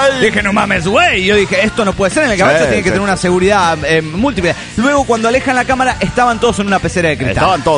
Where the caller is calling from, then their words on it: Houston, Texas, United States; de Houston.